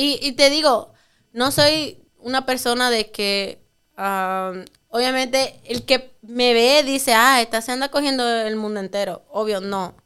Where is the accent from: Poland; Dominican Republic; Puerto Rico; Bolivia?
Dominican Republic; moved away as an adult; now in United States; No americana, ya europea, dominicana y casada, ya con mi green card.